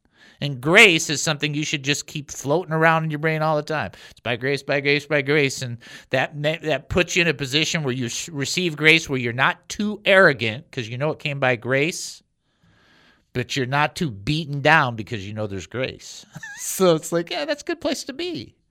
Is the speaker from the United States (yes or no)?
yes; Michigan, United States; Okay, so I grew up in Michigan.